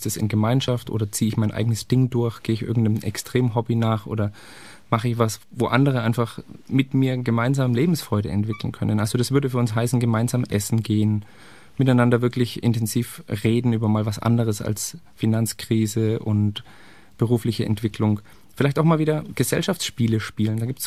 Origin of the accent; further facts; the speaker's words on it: Bavaria, Germany; Ich komme aus dem Fränkischen, da feiert man anders